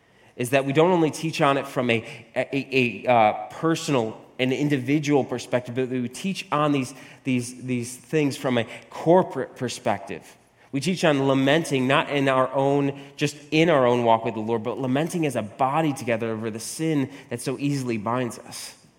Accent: New York, United States; But that all that means is, hey, and I'm again from New York.

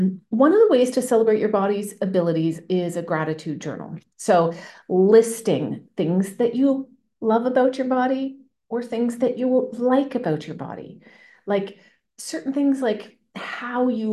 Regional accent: Canada; Now, I'm Canadian, so we do whatever it is we do up here.

